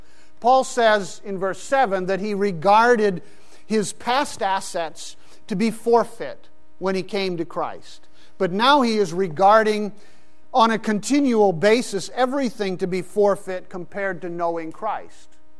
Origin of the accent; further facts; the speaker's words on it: Pakistan; When I grew up in Pakistan, we lived inside a compound with a big wall around it.